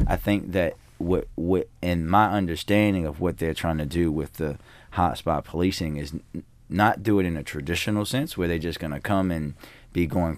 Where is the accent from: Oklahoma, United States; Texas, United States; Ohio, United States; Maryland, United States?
Maryland, United States; Baltimore; I know this from growing up in Park Heights and just being on both sides of the fence, so to speak.